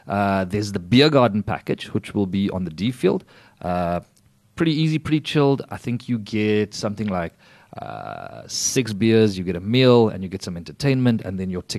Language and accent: English; South Africa; Come on, we're South African.